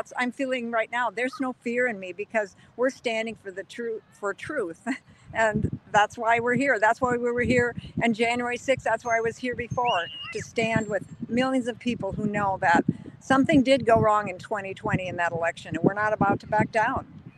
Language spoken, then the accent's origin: English; Colorado, United States; That's why I came to Colorado, I'm from Colorado.